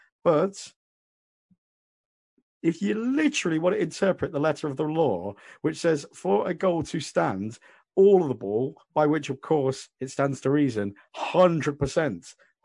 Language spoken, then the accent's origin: English; England, United Kingdom; Now, this extra time, I know, obviously, you know, we are English.